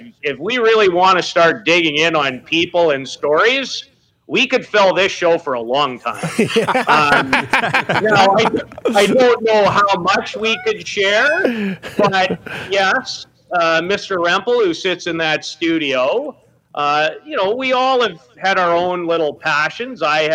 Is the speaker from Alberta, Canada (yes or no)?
no; Saskatoon, Saskatchewan, Canada; To think of how I disliked him growing up in Saskatoon and then getting to see, here it is again.